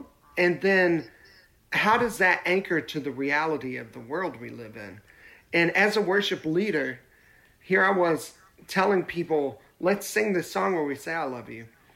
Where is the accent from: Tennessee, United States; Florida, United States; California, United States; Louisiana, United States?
Tennessee, United States; Nashville; Yeah, I grew up in Nashville.